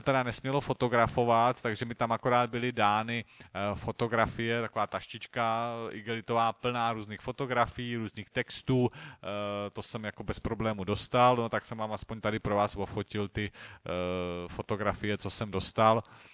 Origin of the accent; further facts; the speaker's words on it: Prague, Czechia; No, já jsem naštěstí z Prahy